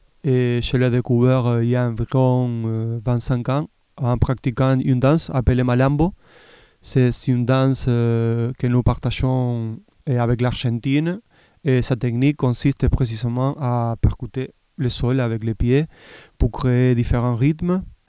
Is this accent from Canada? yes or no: no; Uruguay; je suis originaire de l'Uruguay. J'ai eu la chance d'être immergé dans le monde de la musique et de la danse depuis mon enfance.